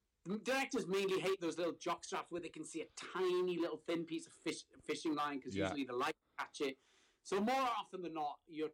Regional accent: Wales, United Kingdom; And I said, oh, well, funny enough, I am from Wales.

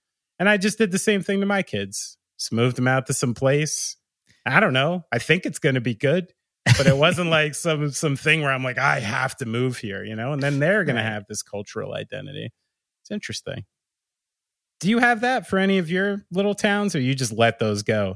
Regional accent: Somerville, Massachusetts, United States; Like, oh, I'm from Somerville. I'm from this town. This means something.

